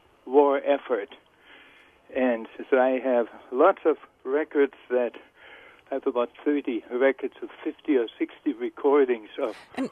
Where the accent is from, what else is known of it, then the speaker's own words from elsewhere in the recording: Germany; I was born and raised in Germany, how different the World War I music is